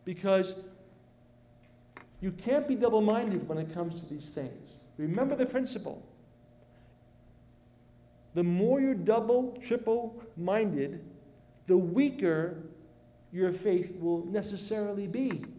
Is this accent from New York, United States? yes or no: yes; New York, United States; we used to say growing up in New York, it's a free country.